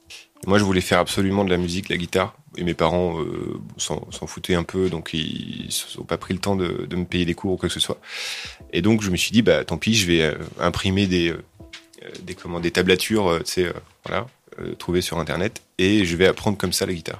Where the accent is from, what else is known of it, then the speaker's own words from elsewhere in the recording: Châteauroux, Centre-Val de Loire, France; born there; Et je suis né à Châteauroux, dans l'Indre, en 36.